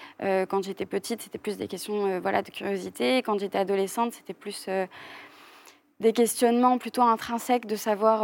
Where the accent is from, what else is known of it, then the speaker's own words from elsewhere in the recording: Paris, Île-de-France, France; On a grandi un peu à Paris, un peu à la campagne.